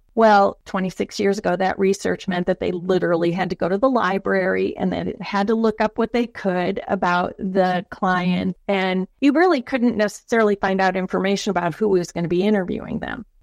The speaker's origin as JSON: {"language": "English", "town": "Green Bay", "region": "Wisconsin", "country": "United States", "tie": "born or raised there", "said": "So, you know, I grew up in Green Bay, Wisconsin, so I really did walk 3 miles uphill to get to school."}